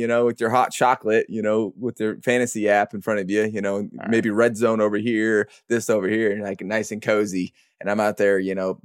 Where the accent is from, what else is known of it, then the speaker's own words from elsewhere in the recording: Colorado, United States; I'm from Colorado, played in several cold games.